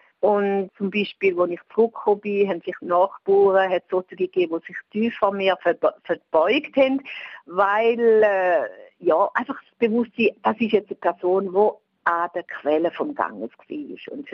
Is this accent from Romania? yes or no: no; Switzerland; Ich habe einfach als Schweizerin gedacht, ja, das ist eine Bergtour, das ist wunderbar.